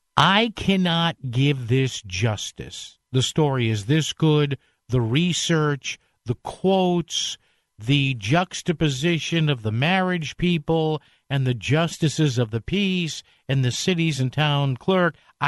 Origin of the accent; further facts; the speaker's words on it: New Haven, Connecticut, United States; all the lefties that run my hometown, the city of my birth